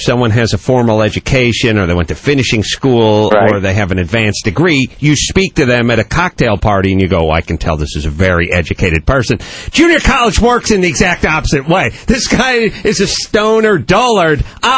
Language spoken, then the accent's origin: English; North Hollywood, California, United States; But I grew up in North Hollywood.